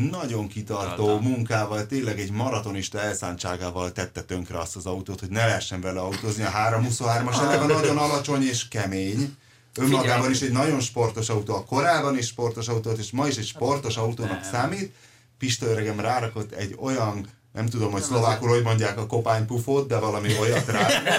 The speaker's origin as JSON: {"language": "Hungarian", "town": "Szombathely", "region": "Vas", "country": "Hungary", "tie": "born or raised there", "said": "amikor nem tudom milyen gyermekkoromban, még Szombathelyen a Kőszegi utcában megtaláltam valami boltban egy távirányítós Wartburgot"}